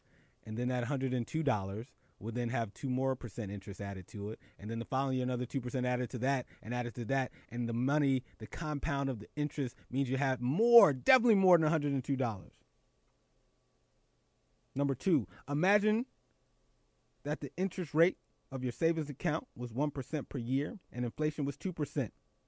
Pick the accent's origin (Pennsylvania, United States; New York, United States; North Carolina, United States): Pennsylvania, United States; Philadelphia; given some of the stuff that's happening with them in my hometown of Philadelphia.